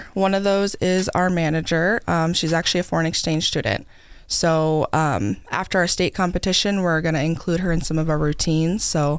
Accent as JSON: {"language": "English", "town": "Spencer", "region": "Iowa", "country": "United States", "said": "I am from Spencer, Iowa."}